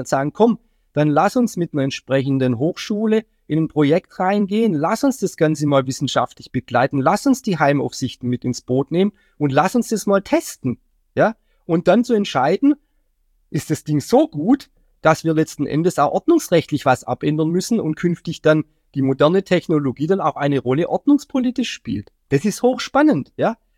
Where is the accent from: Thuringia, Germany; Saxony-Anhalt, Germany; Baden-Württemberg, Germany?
Baden-Württemberg, Germany; Ich komme ursprünglich aus Baden-Württemberg